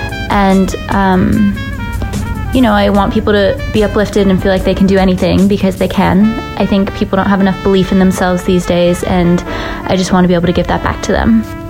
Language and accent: English; Salt Lake City, Utah, United States; moved away as an adult; I grew up in Salt Lake City, Utah. I lived there until I was 18. But most of my family is from Brazil, so I do feel very strongly tied to Brazil as well.